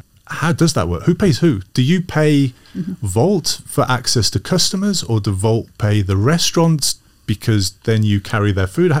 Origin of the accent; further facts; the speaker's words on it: Birmingham, West Midlands, United Kingdom; And when I was growing up in Birmingham